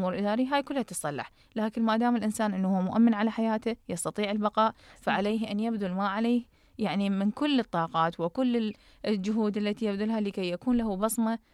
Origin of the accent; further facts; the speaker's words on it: Iraq; أرجع أنا الأصلي أنا عراقية إذن أنا رح أبقى عراقية طول الدهر